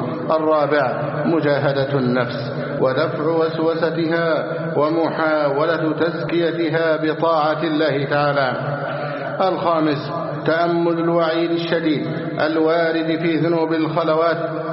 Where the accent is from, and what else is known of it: Egypt